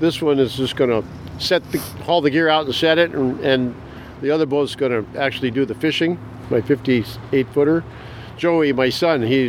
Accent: Gig Harbor, Washington, United States; I grew up in Gig Harbor. At that time, it was made up of primarily fishermen. You were either too young to fish, or you were too old to fish, or you fished. It's kind of just the way it was.

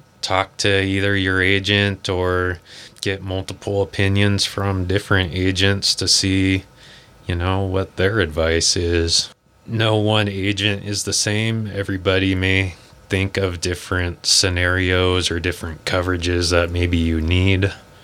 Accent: Port Townsend, Washington, United States; Born and raised in Port Townsend.

